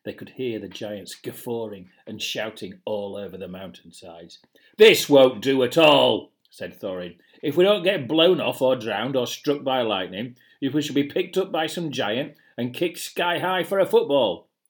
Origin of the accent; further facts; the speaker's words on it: Birmingham, West Midlands, United Kingdom; accent: Birmingham; Unfortunately, my Birmingham accent took a trip to the northwest and became a Liverpudlian accent.